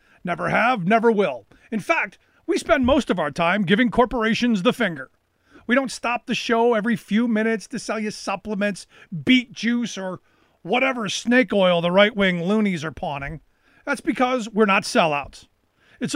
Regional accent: Ohio, United States; I learned about this much, about an inch, in a textbook about the Alamo growing up in Ohio.

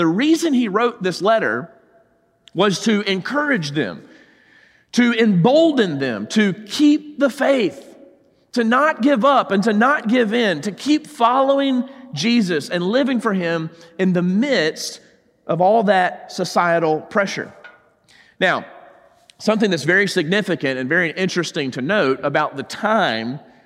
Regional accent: the South, United States; I'm from the South. Got to have the sweet tea.

